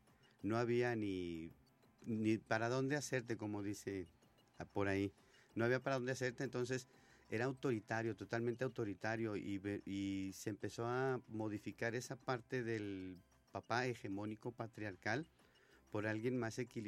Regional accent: Mexico; hablo propiamente de nosotros como mexicanos

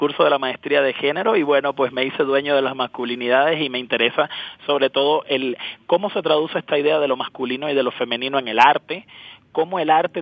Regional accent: Cuba; born there; moved away; porque yo nací en Cuba, ¿no?

